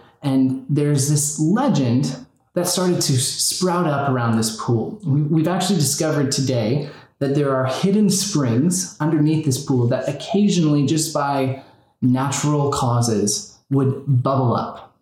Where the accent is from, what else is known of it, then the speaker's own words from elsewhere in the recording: Arizona, United States; I'm actually from Arizona. My family lives in Arizona.